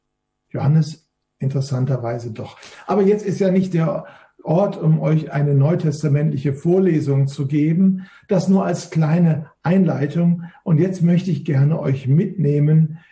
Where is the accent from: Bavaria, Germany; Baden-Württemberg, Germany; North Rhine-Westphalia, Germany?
North Rhine-Westphalia, Germany; Duisburg; Ich komme ja aus dem Flachland, ich komme ja aus Duisburg, einer der schönsten Städte Deutschlands